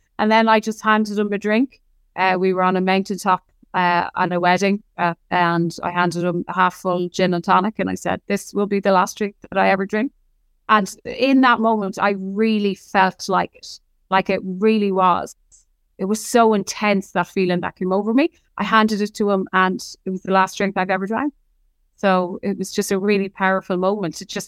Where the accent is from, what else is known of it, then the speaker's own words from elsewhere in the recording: Ireland; So like, I'm Irish. We drink, right? The majority of people drink. We're internationally renowned for drinking.